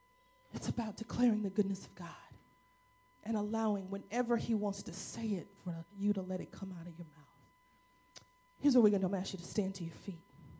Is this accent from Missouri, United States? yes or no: yes; St. Louis, Missouri, United States; I was a city girl. I grew up in St. Louis, and my grandparents lived in Alabama